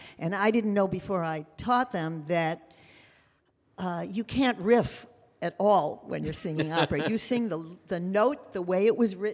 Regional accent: Chicago, Illinois, United States; No, I had started in Chicago. I grew up in Chicago. I started classes at Second City. And four of my friends and I moved out here.

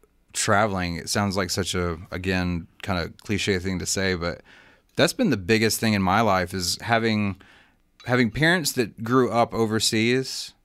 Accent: Birmingham, Alabama, United States; also born or lived in Missouri; I mean, I've lived here most of my life. I mean, I say I'm from Birmingham. I don't say I'm from Missouri

